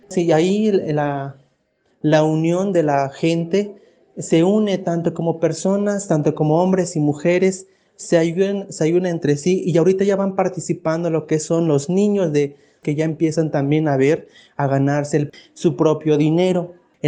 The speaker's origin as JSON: {"language": "Spanish", "town": "Texoloc", "region": "Tlaxcala", "country": "Mexico", "tie": "born or raised there", "said": "En mi pueblo Texoloc participan todas las mujeres, los señores, a unirse en el trabajo del campo."}